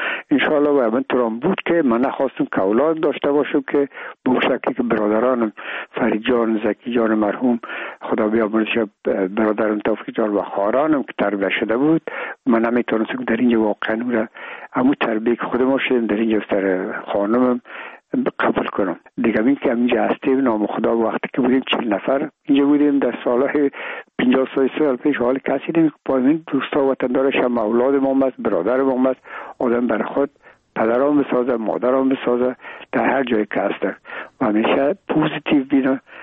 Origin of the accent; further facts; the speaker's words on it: Afghanistan; ما افغان هستیم